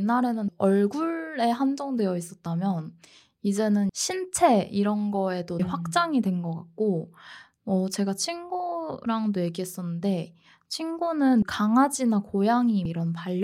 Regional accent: South Korea; 한국에서 나고 자란 사람 입장으로서

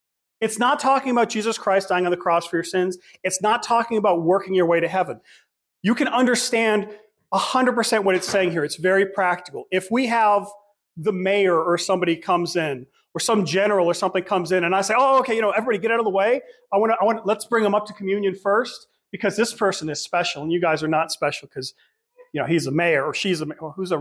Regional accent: Los Angeles, California, United States; When I grew up in Los Angeles, this was a big problem, is we'd have a lot of Roman Catholics

